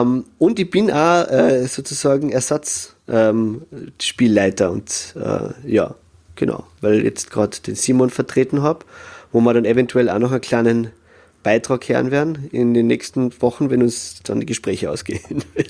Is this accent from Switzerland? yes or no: no; Carinthia, Austria; now in Vienna, Austria; ich bin 36 Jahre alt und ich bin Kärntner, der in Wien als Sonderschullehrer arbeitet.